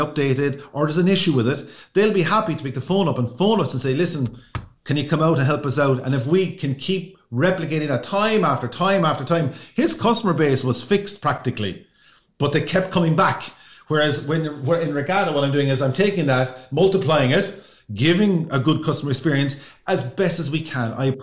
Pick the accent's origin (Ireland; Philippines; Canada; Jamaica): Ireland; But I still think as Irish people, we like to meet people.